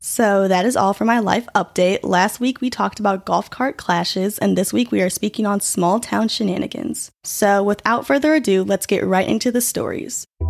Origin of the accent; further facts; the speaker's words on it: Illinois, United States; also born or lived in Chicago; I was born in Chicago but lived in the suburbs, but then over time my family decided to move to rural Illinois in the hopes of settling down and giving my older sister and I a close-knit community to grow up in.